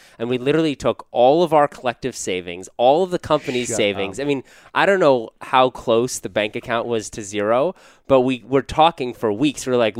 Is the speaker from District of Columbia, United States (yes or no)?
yes; Washington, District of Columbia, United States; Well, I grew up in Washington, D.C., and I just thought it was so different.